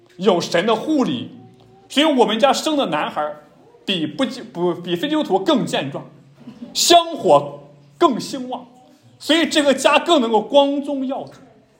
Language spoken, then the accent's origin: Chinese; China; 我们身为中国人，身为中国的基督徒，